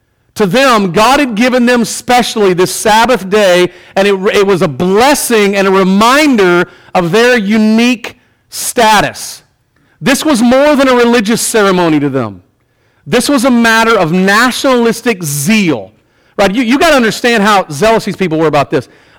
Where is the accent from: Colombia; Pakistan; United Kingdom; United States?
United States; Bible Belt; I grew up in the Bible Belt. I literally grew up in the belt buckle of the Bible Belt, where I remember vividly on a Sunday morning, nothing being opened, right?